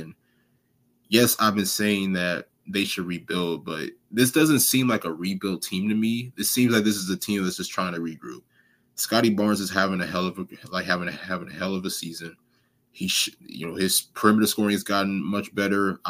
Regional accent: Huntsville, Alabama, United States; born there; It's funny because so I was born in Huntsville, Alabama, and at the time they had a D League team out there, the Huntsville Flight.

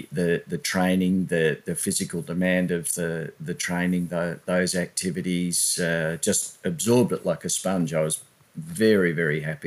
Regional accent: Mount Waverley, Victoria, Australia; Where I grew up in Mount Waverley in Victoria

